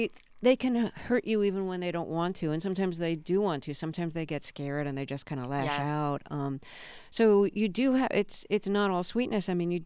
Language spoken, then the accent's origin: English; Brooklyn, New York, United States; And I grew up in Brooklyn, so I didn't see animals except for a few dogs.